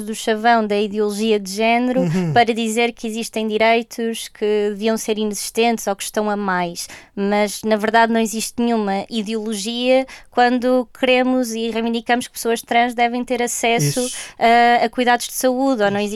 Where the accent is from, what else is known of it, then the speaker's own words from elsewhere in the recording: Guarda, Portugal; vim de longe, sou da Guarda.